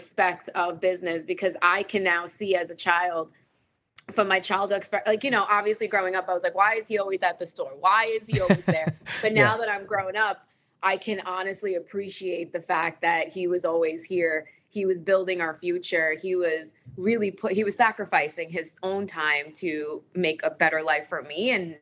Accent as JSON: {"language": "English", "town": "Brooklyn", "region": "New York", "country": "United States", "tie": "born or raised there", "said": "I was born and raised in Brooklyn, yes."}